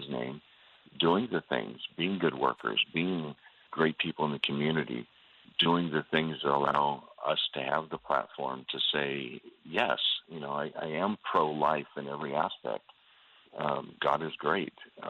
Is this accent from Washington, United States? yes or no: yes; Seattle, Washington, United States; also born or lived in Europe; and yet I'm from the coast. I grew up in Seattle and have worked around Europe and such